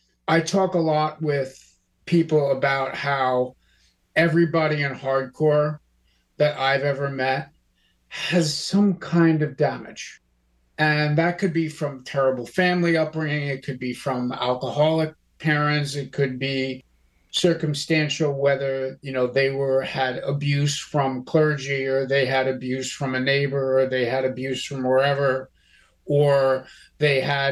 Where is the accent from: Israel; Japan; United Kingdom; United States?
United States; Yonkers, New York; Growing up in Westchester County, Yonkers, New York, it was kind of a cultural no-fly zone in a lot of ways.